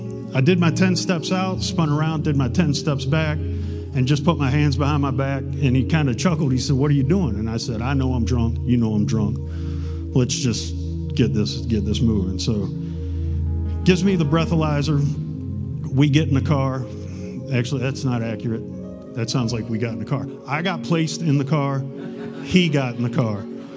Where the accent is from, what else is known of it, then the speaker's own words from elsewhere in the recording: Virginia, United States; Now, I was raised in Virginia, and I was raised in the church.